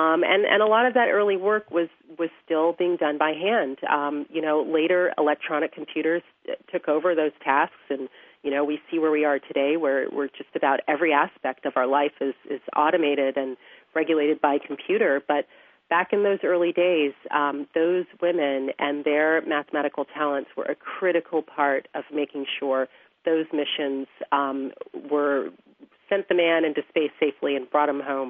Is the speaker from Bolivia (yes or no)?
no; Hampton, Virginia, United States; Well, Chris, I grew up in Hampton, Virginia. That's where I am right now.